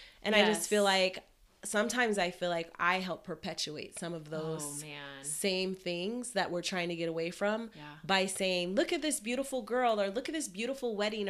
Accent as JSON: {"language": "English", "town": "Seattle", "region": "Washington", "country": "United States", "said": "I'm from Seattle, I'm a photographer"}